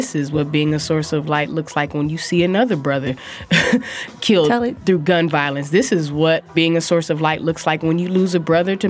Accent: San Francisco, California, United States; I am from San Francisco, California, represent Filmo.

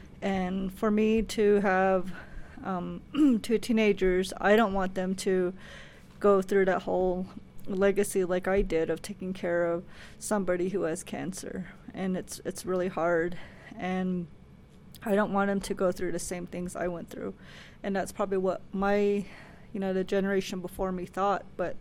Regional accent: Tuba City, Arizona, United States; And then from my perspective, growing up in Tuba City and seeing a mill site that was there, which my grandfather used to work

